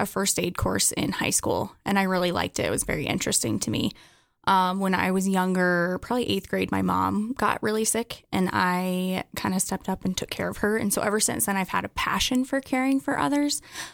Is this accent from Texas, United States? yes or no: no; Sheridan, Wyoming, United States; I'm actually originally from Sheridan, but my family moved around a lot and always seemed to end up back here.